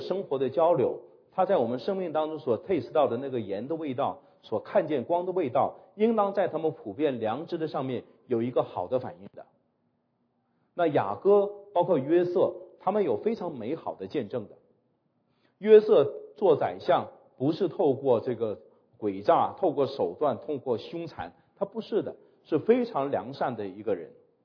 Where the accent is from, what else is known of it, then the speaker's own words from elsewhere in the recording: China; 我们中国人有句成语啊，叫做以小人之心，是吧？